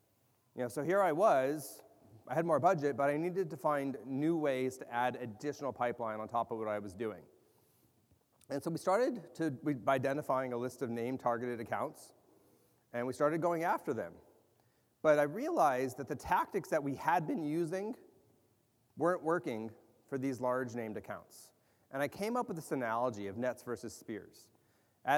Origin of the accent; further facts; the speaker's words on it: Asmara, Eritrea; born there; Asmara, the city I was born, split off during the Civil War after I was born.